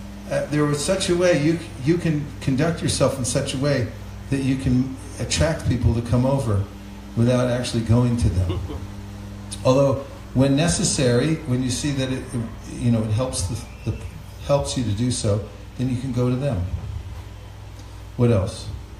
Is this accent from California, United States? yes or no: yes; California, United States; I'm from California, where are you from?